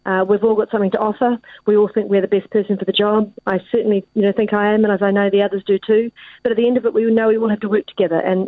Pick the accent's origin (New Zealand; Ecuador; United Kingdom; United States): New Zealand; Auckland; from growing up in Auckland in a house of a solo mum with not a lot of money